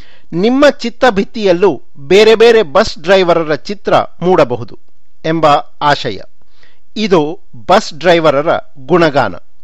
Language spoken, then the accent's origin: Kannada; Mala, Karnataka, India; ಆಗ ಕಾರ್ಕಳದಿಂದ ನಮ್ಮೂರು ಮಾಳಕ್ಕೆ Vinayaka motor service ಎಂಬ ಬಸ್ಸು ಬಂದು ಹೋಗುತ್ತಿತ್ತು.